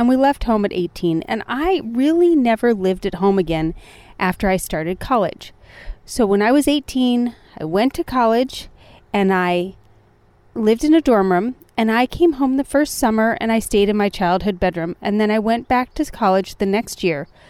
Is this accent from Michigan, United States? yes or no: no; Akron, Ohio, United States; But I was from the Akron area up by Cleveland, Ohio, was where I was born and raised and where my childhood home was.